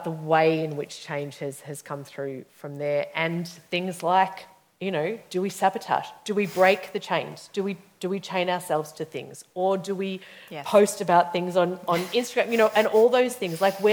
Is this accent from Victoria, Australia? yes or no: yes; Victoria, Australia; I grew up protesting in the Kennett years.